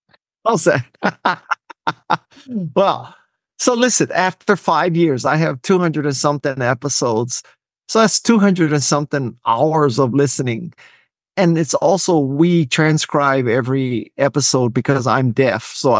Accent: Honolulu, Hawaii, United States; I grew up in Honolulu, Hawaii, in a place called Kalihi Valley, which is a lower middle income. It's kind of tough part of Hawaii.

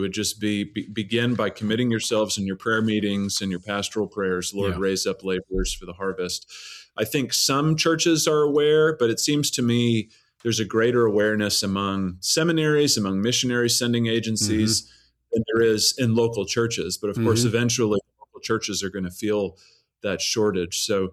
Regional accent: Manchester, New Hampshire, United States; So I grew up in New Hampshire, Manchester, New Hampshire, about an hour north of Boston, and grew up in a wonderful family.

